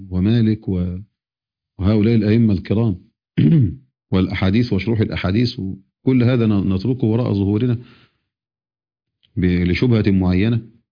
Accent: Egypt; وقت الفجر عندنا في مصر وقت صحيح

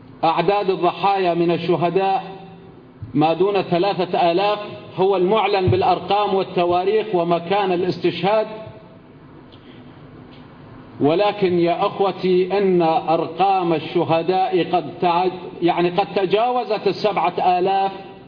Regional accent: Syria; الذي سنذكره كسوريين لإخواننا في مصر

